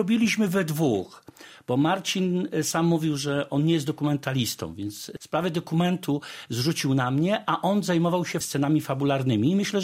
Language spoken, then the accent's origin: Polish; Warzyce, Subcarpathian Voivodeship, Poland; Tak, ja jestem, pochodzę z Warzyc.